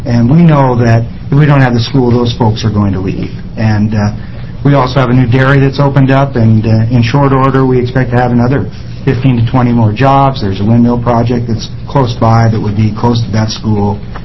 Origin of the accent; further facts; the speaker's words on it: Ione, United States; I'm from Ione, and I'm representing the Ione Self-Determination Committee